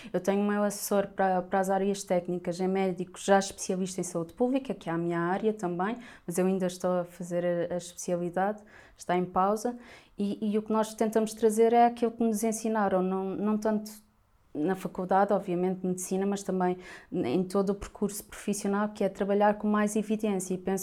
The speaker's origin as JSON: {"language": "Portuguese", "region": "Madeira", "country": "Portugal", "said": "É como eu venho da Madeira."}